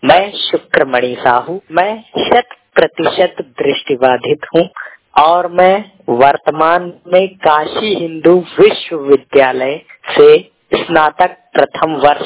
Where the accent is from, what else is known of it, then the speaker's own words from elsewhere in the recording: Rewa, Madhya Pradesh, India; मैं रीवा जिले स्थित मैं मध्य प्रदेश स्थित रीवा जिले का निवासी हूँ।